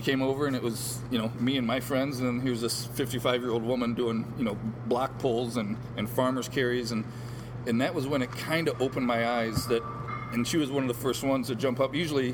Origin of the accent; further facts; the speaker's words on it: Montpelier, Ohio, United States; back in my hometown in Montpelier, Ohio. It is called Battle of the Borders, because it's on the border of Ohio, Michigan, and Indiana.